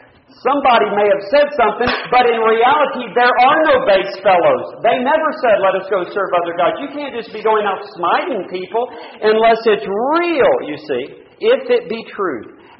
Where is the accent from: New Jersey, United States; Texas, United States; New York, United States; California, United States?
Texas, United States; That would be like me, born and raised in Texas, and I tend to say y'all a lot, and fixing to do this